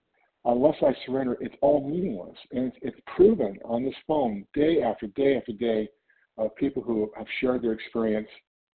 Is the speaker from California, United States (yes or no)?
yes; California, United States; My name is … I am from California.